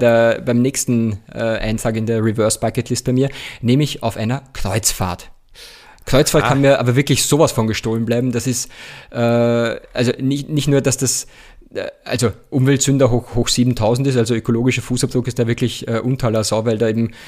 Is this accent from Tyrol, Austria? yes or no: no; Mattersburg, Burgenland, Austria; das ist meine Heimatgemeinde Mattersburg